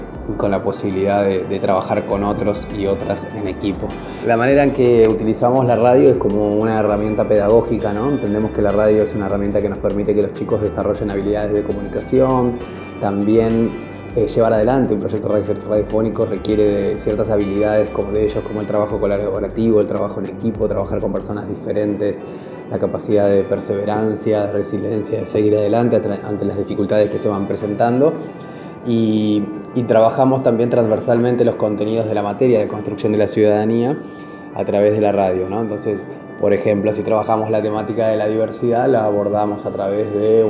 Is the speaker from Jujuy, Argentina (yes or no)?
no; Buenos Aires, Argentina; soy de Buenos Aires, Argentina, comunicador y educador.